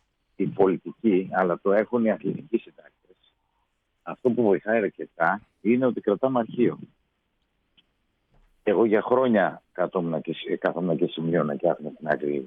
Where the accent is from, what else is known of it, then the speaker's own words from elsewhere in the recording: Argos, Peloponnese, Greece; Αλλά το χωριό που έχουν γίνει τα γυρίσματα είναι η Καρδιά Αργολίδος. Και από εκεί κατάγομαι. Εγώ μεγάλωσα στο Άργος.